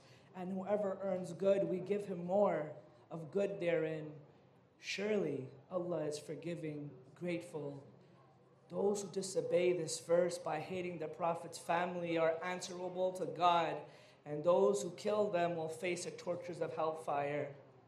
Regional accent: Toronto, Ontario, Canada; I'm originally from Toronto

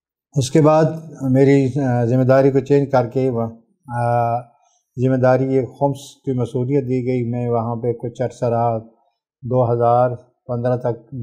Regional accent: Punjab, Pakistan; born there; ضلع جھنگ میرا اور علاقہ جو ہے، گاؤں میرا جہاں پہ میری اصل پیدائش ہے، وہ ہے تتار کو۔ میں وہاں سے 2003 میں یہاں اس ادارے میں آیا ہوں،

